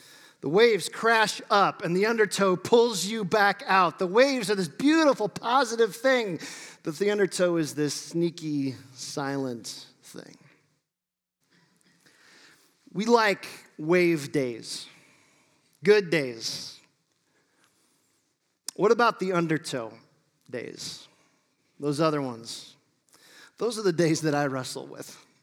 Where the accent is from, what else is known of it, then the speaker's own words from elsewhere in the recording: Ohio, United States; I was super excited to see all those waves, like, crashing in, because I'm from Ohio. We don't have those here.